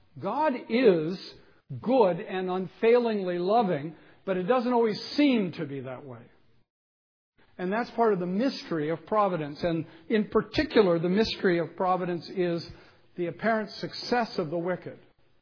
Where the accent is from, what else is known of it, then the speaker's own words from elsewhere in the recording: England, United Kingdom; I'm English